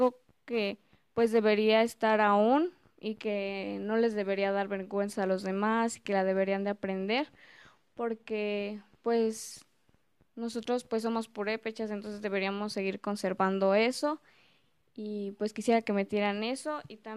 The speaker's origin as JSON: {"language": "Spanish", "town": "Huecorio", "region": "Michoacán", "country": "Mexico", "said": "También soy de aquí de Huecorio, aquí vivo. Yo tengo 14 años"}